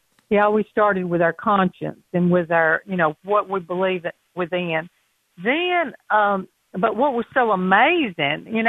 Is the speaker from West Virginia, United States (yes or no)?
no; Alabama, United States; I'm from Alabama, and I wanted you to know that I went to a political meeting.